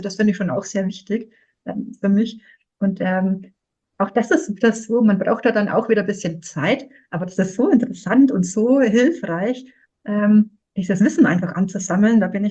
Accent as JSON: {"language": "German", "region": "Bavaria", "country": "Germany", "tie": "born or raised there", "said": "in meiner Heimat, im schönen Frankenland, Nürnberg und Fürth anbieten."}